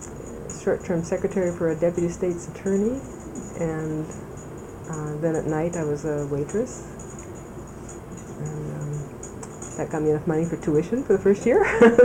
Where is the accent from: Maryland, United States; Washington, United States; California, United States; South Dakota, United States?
South Dakota, United States; I was born in South Dakota, and it was in the 40s. I grew up on a farm. My parents did not go to college. I had a brother who was 2 years older.